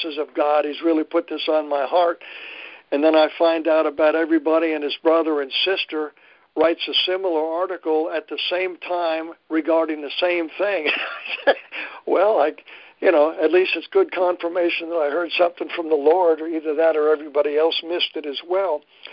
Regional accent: New Jersey, United States; I'm from New Jersey initially and have been to Philadelphia and seen this

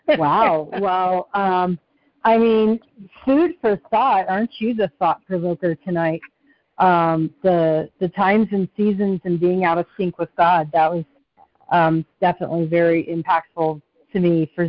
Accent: Nacogdoches, Texas, United States; which there were a lot of impoverished little communities around where I grew up in Nacogdoches, Texas.

